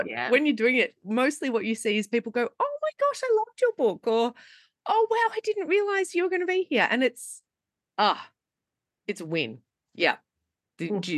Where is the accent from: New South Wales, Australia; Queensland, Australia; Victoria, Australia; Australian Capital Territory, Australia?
Victoria, Australia; Melbourne